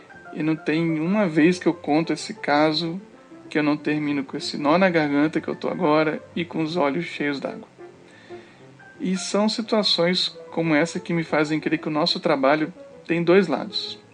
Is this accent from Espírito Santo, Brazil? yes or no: yes; Cariacica, Espírito Santo, Brazil; eu sou de Cariacica, no Espírito Santo, e faço parte do Na Trilha Podcast.